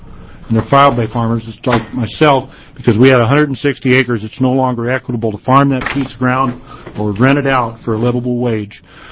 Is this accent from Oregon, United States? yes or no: yes; Oregon, United States; I was raised here in the Willamette Valley, farmed here, went to Madras, been farming there for 32 years.